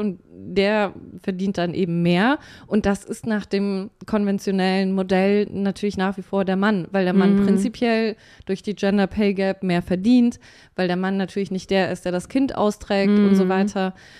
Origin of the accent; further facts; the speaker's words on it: Bavaria, Germany; ich bin in Bayern groß geworden.